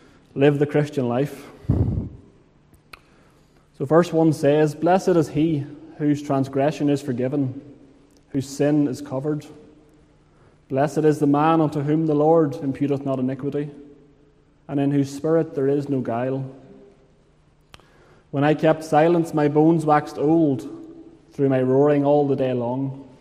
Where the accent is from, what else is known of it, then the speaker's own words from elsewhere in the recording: Northern Ireland, United Kingdom; I'm currently attending Liverpool Church, but as I'm sure you can tell, Mr. Park said this morning, I'm not a Scouser. Spent most of my life growing up in County Armagh here in Northern Ireland.